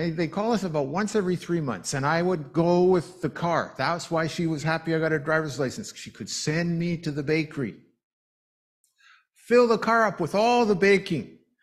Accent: Regina, Saskatchewan, Canada; And my mother found out, I grew up in Regina.

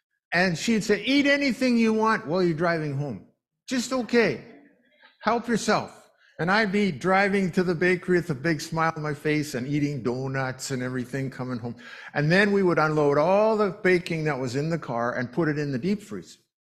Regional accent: Regina, Saskatchewan, Canada; And my mother found out, I grew up in Regina.

